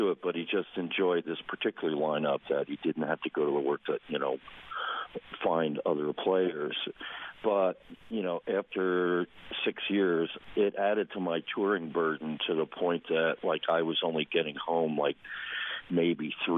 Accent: Pennsylvania, United States; Yeah, but ironically, we're all from Pennsylvania.

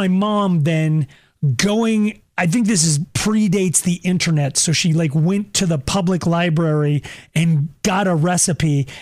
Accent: Longmont, Colorado, United States; Because again, I grew up in Longmont

